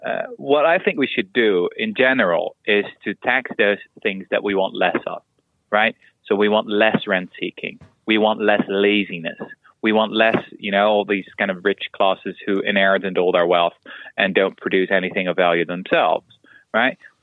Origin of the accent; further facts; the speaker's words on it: Netherlands; English is a second language; as I said, I'm from Holland